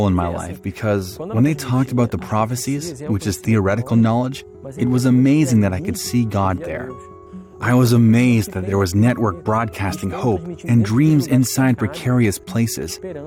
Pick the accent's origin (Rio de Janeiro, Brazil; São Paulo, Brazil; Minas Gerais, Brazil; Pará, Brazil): Pará, Brazil; Belém; I'm from Belém de Pará, and my grandparents took on the responsibility of raising me.